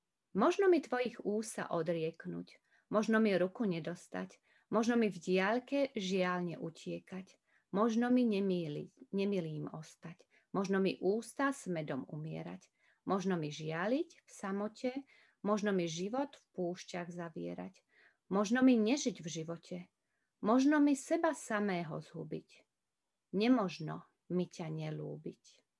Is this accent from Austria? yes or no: no; Slovakia; now in Germany; Ich komme aus der Slowakei. Ich bin 14 Jahre hier in Deutschland. Ich habe 3 Kinder und ich beschäftige mich mit slowakischer Sprache.